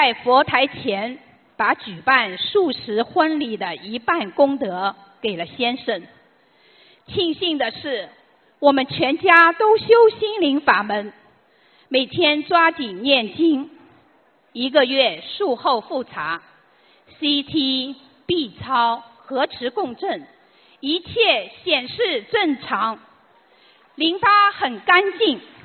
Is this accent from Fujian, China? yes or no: no; Shanghai, China; 我来自上海